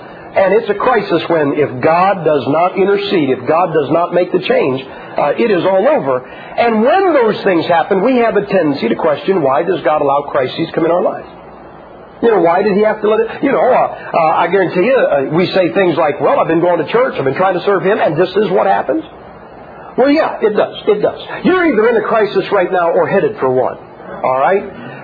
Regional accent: United States; Now, I am an American, and I tell people all the time

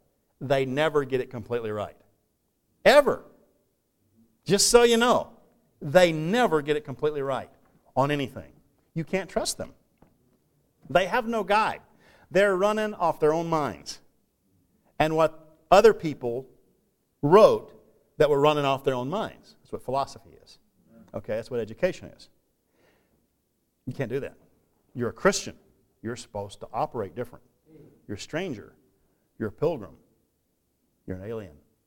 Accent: Texas, United States; as far as I know, my forebears didn't even own slaves, and I'm from Texas.

